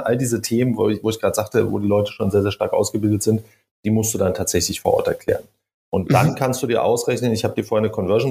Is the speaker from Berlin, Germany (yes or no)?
yes; Berlin, Germany; born there; moved away as an adult; now in Munich, Germany; bin aus Berlin, bin gebürtiger Berliner, umgezogen nach München.